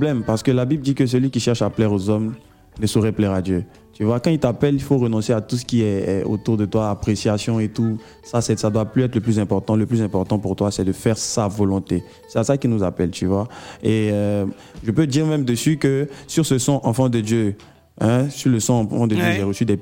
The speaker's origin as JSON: {"language": "French", "town": "Cocody", "region": "Abidjan", "country": "Côte d’Ivoire", "tie": "born or raised there", "said": "J'ai grandi à Cocody. En cinquième, quatrième, c'est là que je suis revenu à Poy, en adolescence."}